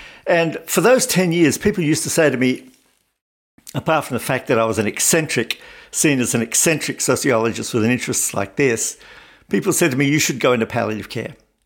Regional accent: Australia; I'm an Australian originally

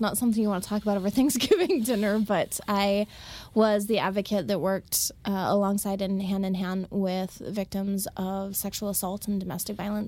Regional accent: Arizona, United States; small town in Arizona. If you've ever seen Disney Pixar's Cars.

